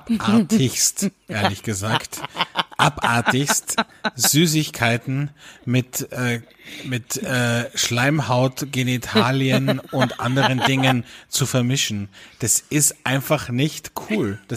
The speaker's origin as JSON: {"language": "German", "town": "Velden am Wörthersee", "region": "Carinthia", "country": "Austria", "tie": "born or raised there", "said": "ich bin ja aus Felden, also da bin ich aufgewachsen, am Wörthersee"}